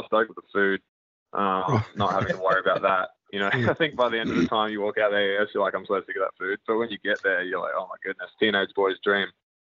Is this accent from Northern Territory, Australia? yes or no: no; Brisbane, Queensland, Australia; But yeah, growing up in Brisbane from then on, and we stayed put until I went to the AIS pretty much.